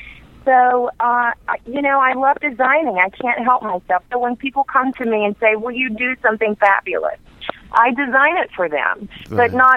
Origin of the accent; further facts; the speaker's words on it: Knoxville, Tennessee, United States; I'm from Knoxville, Tennessee. Yeah.